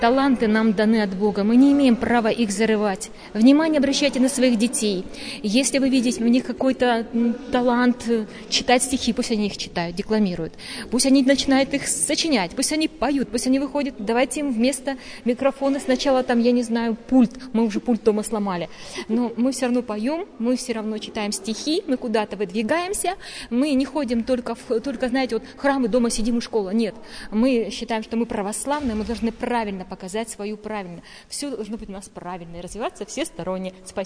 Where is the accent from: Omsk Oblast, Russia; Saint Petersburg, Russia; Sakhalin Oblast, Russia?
Omsk Oblast, Russia; Lyubinsky; Я из Омской области, районный поселок Любинский.